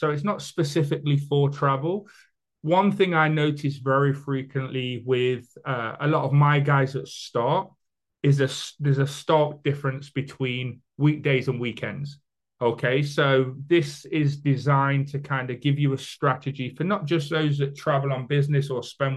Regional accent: United Kingdom; I'm British, for those of you guys that didn't know

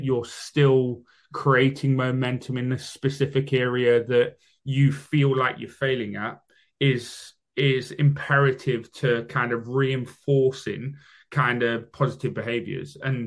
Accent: United Kingdom; I'm British, so we have a night out on the lash

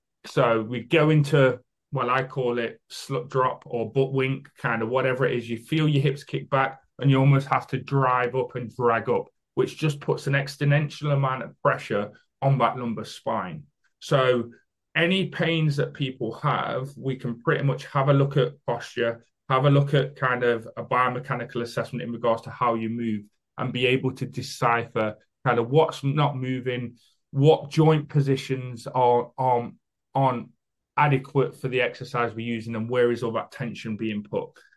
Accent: United Kingdom; Because I know I talk very fast. I apologize for being British.

